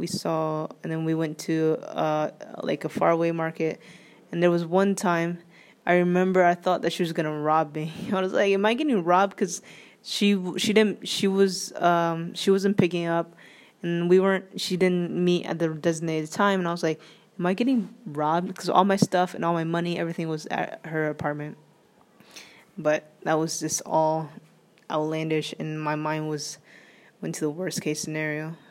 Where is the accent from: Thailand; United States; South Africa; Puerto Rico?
Thailand; I was from Thailand and I was a boy, so that was also a lot of fun to deal with.